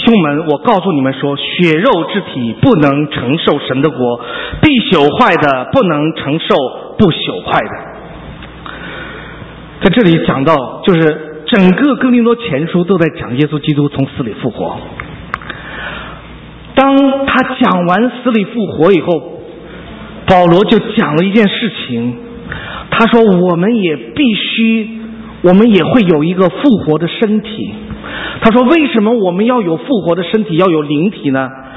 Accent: China; 其实这几个门徒哈，我相信他跟我们中国人有点像

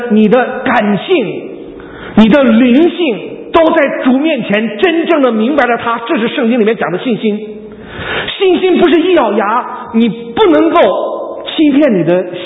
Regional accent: China; 我去大陆的时候，我们大陆那边不是有一个团契吗？

